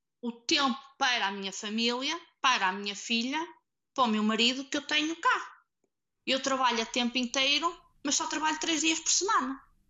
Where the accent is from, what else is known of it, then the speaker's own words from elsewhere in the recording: Portugal; now in United Kingdom; desde que saímos de Portugal, eu acho que eu nunca chegaria a conquistar metade em Portugal.